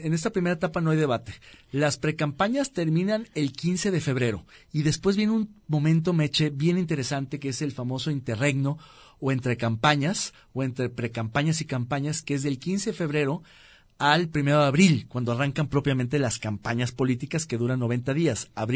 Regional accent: Guadalajara, Jalisco, Mexico; Yo soy tapatío

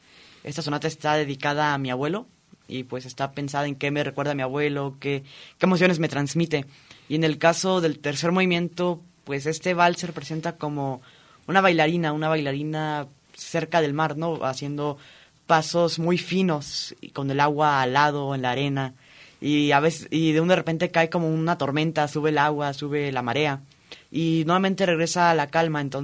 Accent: Guadalajara, Jalisco, Mexico; soy tapatío, orgullosamente.

